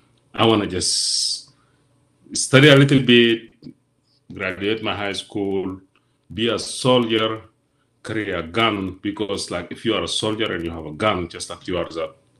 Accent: Darfur, Sudan; now in Europe; I end up into some troubles with the government because I'm from Darfur

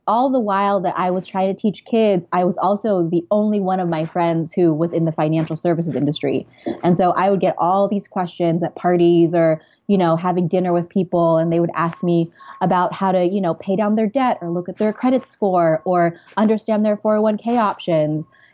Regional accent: California, United States; moved away as an adult; also born or lived in Santa Barbara; now in New York, United States; I'm originally from California. I went to school in Santa Barbara and I moved to New York

